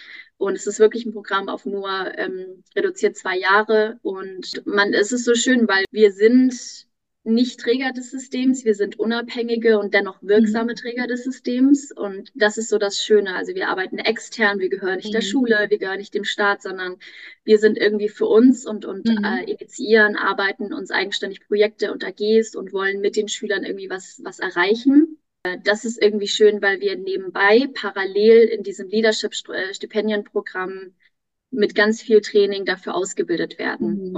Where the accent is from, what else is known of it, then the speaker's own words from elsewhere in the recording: Hamburg, Germany; ich bin 28 Jahre alt. Ich komme aus Hamburg.